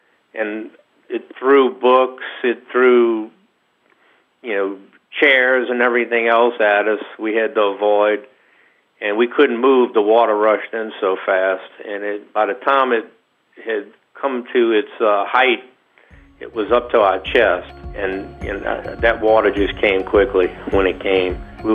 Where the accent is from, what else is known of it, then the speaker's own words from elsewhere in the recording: New Orleans, Louisiana, United States; I grew up in New Orleans, right off of Canal Street, which is the main street that goes into the city of New Orleans.